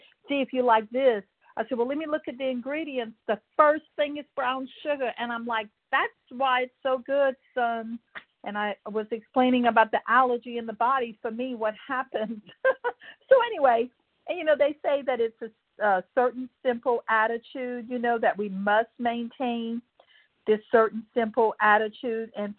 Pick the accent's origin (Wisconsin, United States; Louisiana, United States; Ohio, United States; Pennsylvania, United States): Louisiana, United States; New Orleans; Well, the only way to talk like this is if you're from Louisiana, New Orleans, Louisiana.